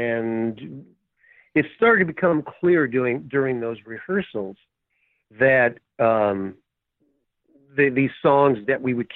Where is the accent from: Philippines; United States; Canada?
United States; Minnesota; And it turns out we're both from Minnesota, two Jewish guys from Minnesota.